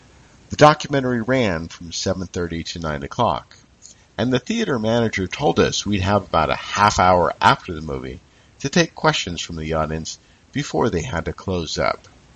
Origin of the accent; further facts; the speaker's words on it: San Ramon, California, United States; in my hometown of San Ramon